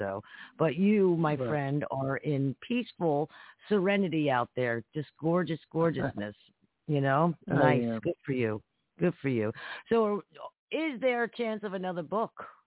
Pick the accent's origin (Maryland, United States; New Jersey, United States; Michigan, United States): New Jersey, United States; Harrison; it was a little tiny city that I'm originally from Harrison. You know that area.